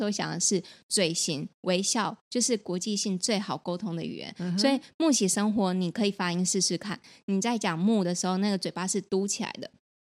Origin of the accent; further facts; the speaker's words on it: Taiwan; 因为我们是台湾人想要把品牌就是带出国外